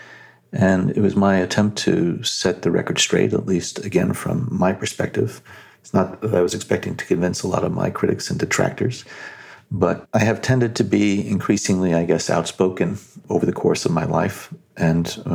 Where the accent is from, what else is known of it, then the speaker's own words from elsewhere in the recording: New Jersey, United States; one that I never anticipated when I was growing up in New Jersey many, many years ago.